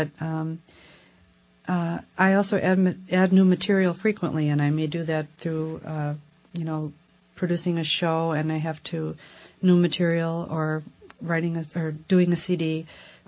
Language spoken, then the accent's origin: English; Chicago, Illinois, United States; I grew up in Chicago, Illinois.